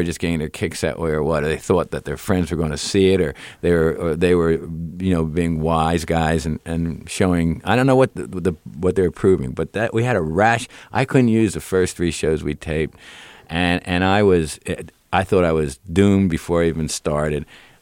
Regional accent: Philadelphia, Pennsylvania, United States; particularly being a Philadelphian.

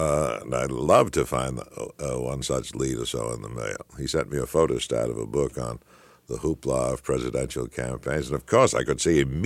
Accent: Boston, Massachusetts, United States; accent: Boston; And I was brought up by New England school marms. And for a while, I had a very pronounced Boston accent.

